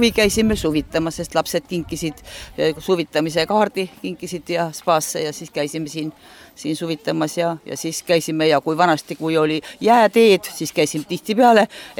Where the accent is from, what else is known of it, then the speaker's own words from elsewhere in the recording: Aidu, Ida-Viru County, Estonia; also born or lived in Hiiumaa; ma ise olen sealt Aidu karjääri serva pealt olen pärit ühega. Ja siis tulin siia tööle Hiiumaale